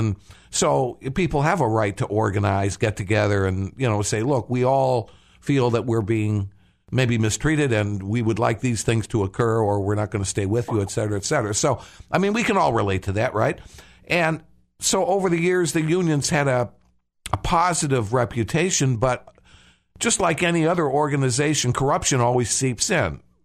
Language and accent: English; Illinois, United States; From my home state, my former home state of Illinois